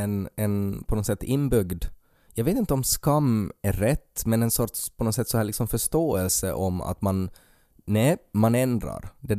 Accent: Finland; alltså som finlandssvensk så finns det en gräns.

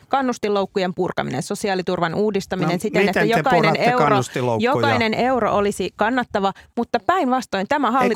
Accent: Espoo, Uusimaa, Finland; Espoota, josta itse olen kotoisin.

